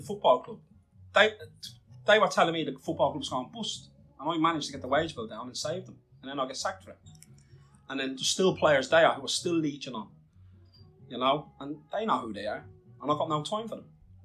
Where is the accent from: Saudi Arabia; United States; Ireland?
Ireland; Dublin, Leinster; I'm brought up in inner city Dublin. Yeah. You know, I'm from the Dublin 8 area.